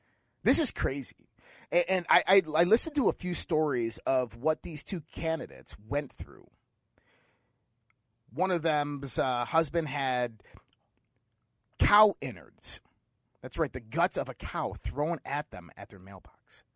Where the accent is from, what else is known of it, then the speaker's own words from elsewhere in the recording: Caledonia, New York, United States; we just had school board elections over in Caledonia. That's my hometown where I grew up